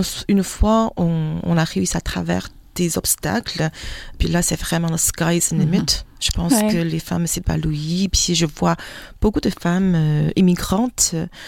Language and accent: French; China; French is a second language; moved away as an adult; J'étais enseignante en Chine, à Wuhan. Et dans mes temps libres, je n'avais rien à faire. Je me suis dit, regarde, je vais apprendre la langue parce que pour nous, les Chinois, la langue française, c'est vraiment la langue la plus romantique du monde.